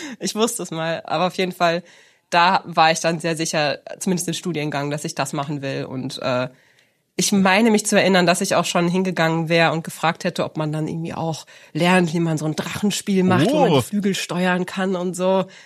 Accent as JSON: {"language": "German", "town": "Michelstadt", "region": "Hesse", "country": "Germany", "said": "Also ich bin aus Michelstadt"}